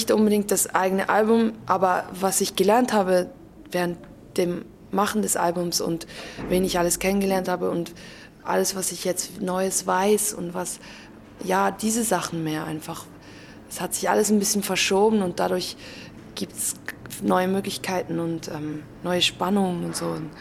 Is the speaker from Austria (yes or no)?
no; Switzerland; first language Swiss German; Schweizerdeutsch, es stimmt, das ist meine Muttersprache